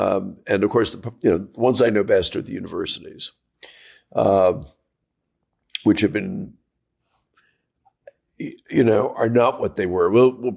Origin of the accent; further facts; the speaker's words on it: United States; You know, I'm an American, so I never lose long-term hope.